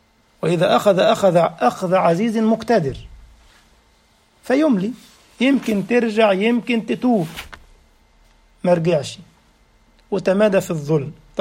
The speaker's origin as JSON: {"language": "Arabic", "country": "Egypt", "said": "وموجود عندنا في مصر في متحف من المتاحف"}